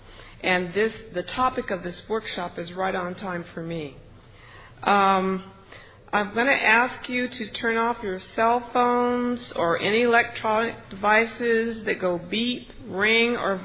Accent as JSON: {"language": "English", "town": "Folsom", "region": "California", "country": "United States", "said": "I'm from Folsom, California. And I'm just really excited to be here."}